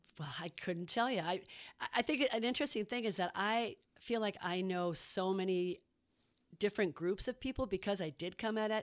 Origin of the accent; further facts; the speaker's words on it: Matamidi, Minnesota, United States; moved away as an adult; now in Portland, United States; I am from Minnesota. I grew up in Matamidi. And then when I was 20, I moved to Portland, Oregon.